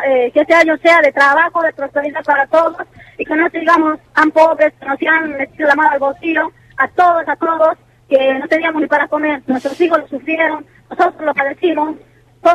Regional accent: Argentina; mis padres son de Bolivia, yo ya años estamos acá, nosotros crecimos acá

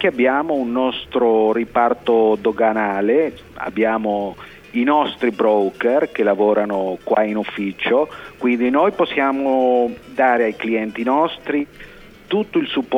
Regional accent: Buenos Aires, Argentina; born there; Italian is a second language; Io sono nato qua a Buenos Aires, anche il mio genitore, la mia madre, e adesso io abito in provincia di Buenos Aires.

